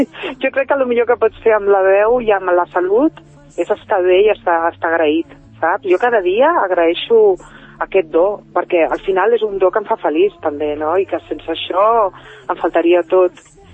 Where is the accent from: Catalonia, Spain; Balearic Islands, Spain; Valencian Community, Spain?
Catalonia, Spain; andalusa perquè la meva mare és de Jaén i el meu pare i la meva àvia de Càdiz. O sigui, jo he nascut aquí, soc catalana, però clar, vulguis que no, jo aquesta cultura l'he mamat